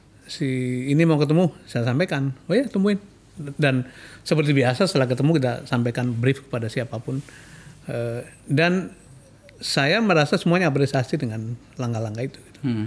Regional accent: Brebes, Central Java, Indonesia; beliau orang Tegal, saya orang Brebes

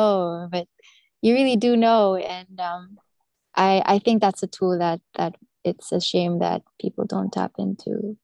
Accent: United States; I am very American, and mm-hmm. Everyone was so impressed with just the fact that I came from America.

